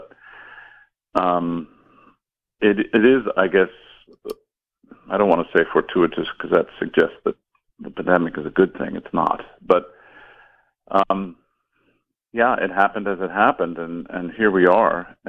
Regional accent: United States; close to my upbringing and my experience as an American.

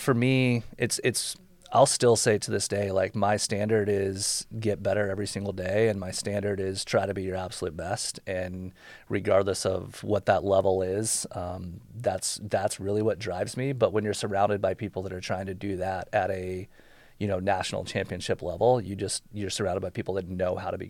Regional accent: Houston, Texas, United States; I played every sport growing up. I grew up in Houston, Texas.

